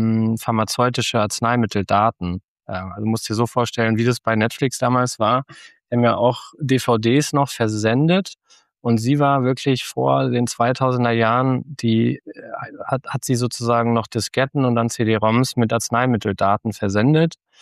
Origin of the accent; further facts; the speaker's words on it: Frankfurt am Main, Hesse, Germany; aufgewachsen in Frankfurt am Main